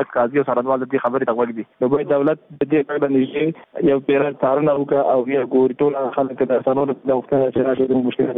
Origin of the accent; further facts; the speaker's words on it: Afghanistan; موږ هم د افغانستان بچیان یو